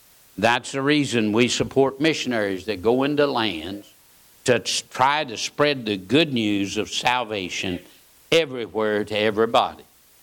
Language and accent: English; United States; born there; I'm glad I was born in the United States.